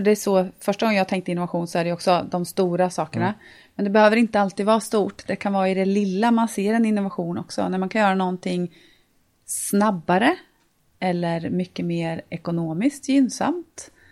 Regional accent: Linköping, Östergötland, Sweden; är född och uppvuxen här i Linköping.

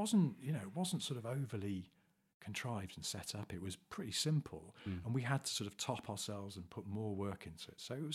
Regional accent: England, United Kingdom; And sort of didn't really talk about our feelings, because we're English men

